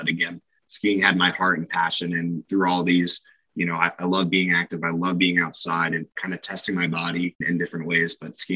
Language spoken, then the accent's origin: English; Reading, Pennsylvania, United States; But, you know, I grew up in the Reading area, grew up skiing Camelback.